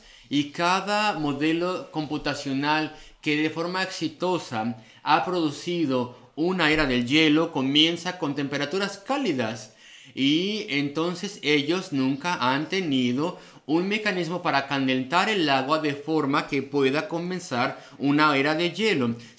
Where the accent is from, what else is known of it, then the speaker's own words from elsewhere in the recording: Illinois, United States; en donde yo crecí en Illinois, hay un lugar